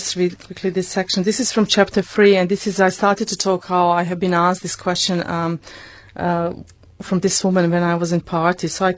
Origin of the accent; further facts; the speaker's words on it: Banja Luka, Republika Srpska, Bosnia & Herzegovina; who comes from my hometown, Banja Luka